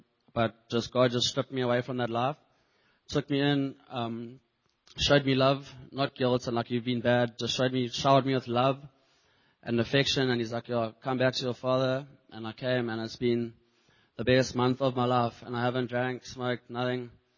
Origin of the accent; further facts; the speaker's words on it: Umhlanga, KwaZulu-Natal, South Africa; I'm from Amshlanga, which is also in Durban.